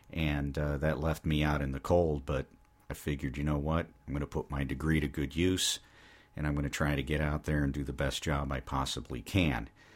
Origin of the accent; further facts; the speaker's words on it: Struthers, Ohio, United States; I grew up in Struthers, Ohio. I am now 50 years old.